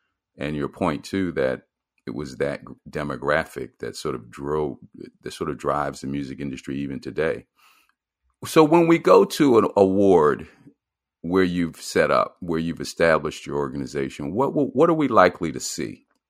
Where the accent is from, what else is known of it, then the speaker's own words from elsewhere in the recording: Philadelphia, Pennsylvania, United States; I am from Philadelphia originally